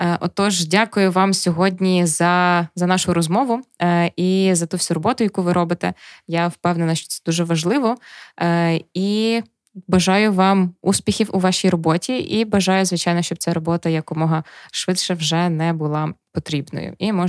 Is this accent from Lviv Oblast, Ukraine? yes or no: yes; Chervonohrad, Lviv Oblast, Ukraine; і я з Червонограда.